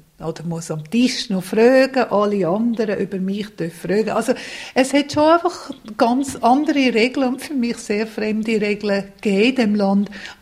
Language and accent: German; Switzerland; Ich bin eine Schweizerin